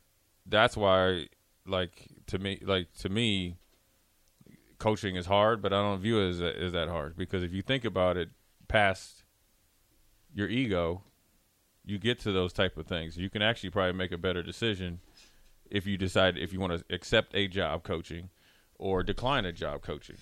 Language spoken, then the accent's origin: English; Minnesota, United States; I'm from Minnesota pretty much.